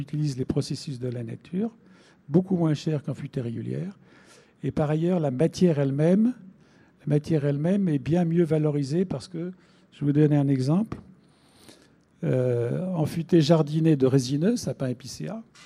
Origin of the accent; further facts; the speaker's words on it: Normandy, France; on est allé faire une tournée en Normandie, qui est ma région d'origine, d'ailleurs.